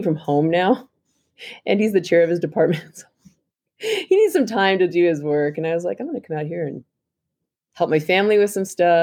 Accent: Denver, Colorado, United States; I grew up in Denver. There was a big Air Force base there.

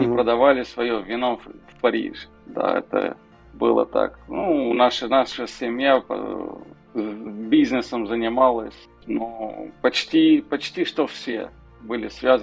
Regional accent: Moldova; now in Portugal; Ну, как любой молдаванин, конечно, да, с ранних лет мы дома делали вино много.

